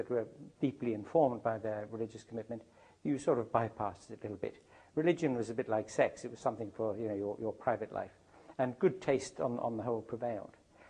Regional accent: Zambia; I grew up in Central Africa. My parents are British, but they were working and living abroad, right bang in the middle of Africa, in what is now Zambia, on the border of the Belgian Congo.

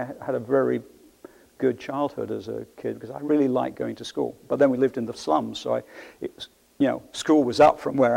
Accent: Wisbech, East of England, United Kingdom; born there; I was born in Cambridgeshire, actually, in Wisbeach. My mother was evacuated when the war started. I was born in the first month of the war

